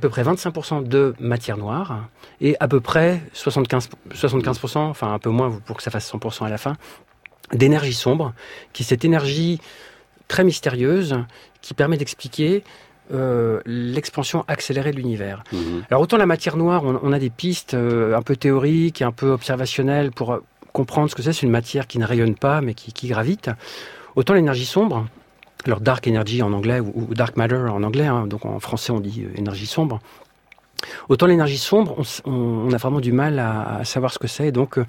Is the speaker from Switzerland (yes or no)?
no; France; on passe, on est français, on reste bien dans la nourriture.